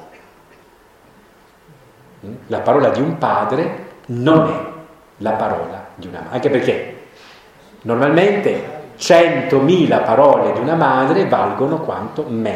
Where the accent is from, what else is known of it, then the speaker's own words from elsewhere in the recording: Apulia, Italy; born there; io sono nato nella Puglia di mezzo secolo fa